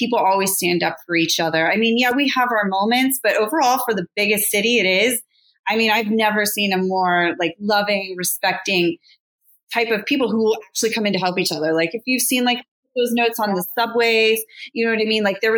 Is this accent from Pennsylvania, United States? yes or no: yes; Pittsburgh, Pennsylvania, United States; now in New York, United States; And like, I know that because I grew up in Pittsburgh and, you know, I live in New York and it is night and day compared, right?